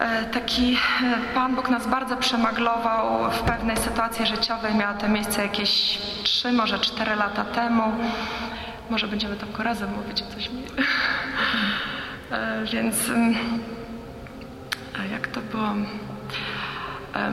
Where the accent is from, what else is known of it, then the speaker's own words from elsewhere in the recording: Vilnius, Vilnius County, Lithuania; Ja, jak mąż wspomniał, pochodzę z Wilna